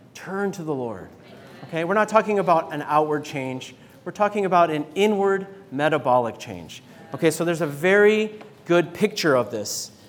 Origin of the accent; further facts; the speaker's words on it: Seattle, Washington, United States; because I'm from Seattle.